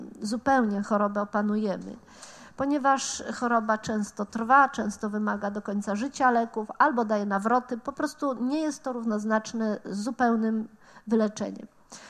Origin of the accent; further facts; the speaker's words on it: Gdańsk, Pomeranian Voivodeship, Poland; Ja pochodzę z Gdańska, wywodzę się z Gdańska, z Akademii Medycznej.